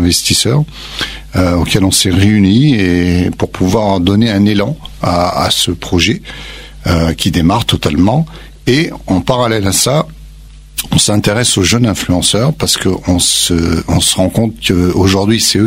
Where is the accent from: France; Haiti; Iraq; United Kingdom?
France; Grenoble, Auvergne-Rhône-Alpes; Et moi, je venais d'une petite banlieue de Grenoble.